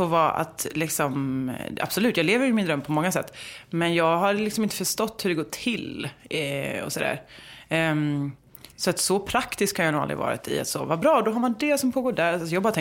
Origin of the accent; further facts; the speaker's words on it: Halland County, Sweden; Och att jag är uppvuxen i Halland.